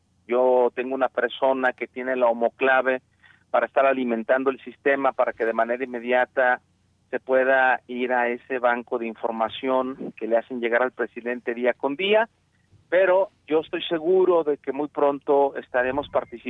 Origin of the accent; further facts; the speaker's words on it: Mexico; es en conjunto como los mexicanos vamos a lograr recuperar la paz y la tranquilidad